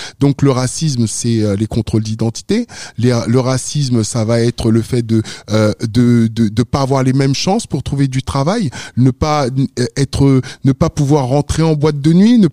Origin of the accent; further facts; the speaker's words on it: Senegal; moved away; quand je vivais au Sénégal, moi je suis né au Sénégal, et quand je vivais au Sénégal, les portes d'entrée n'existaient pas.